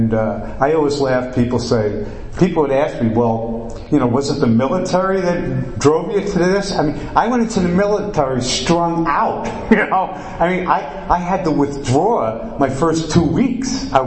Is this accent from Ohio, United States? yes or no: no; New York City, New York, United States; You know, I'm originally from New York City, Queens, and from an Irish Catholic neighborhood.